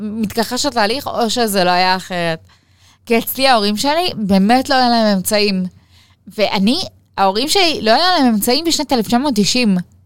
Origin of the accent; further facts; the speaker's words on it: Ashdod, Southern District, Israel; אז אני גדלתי באשדוד.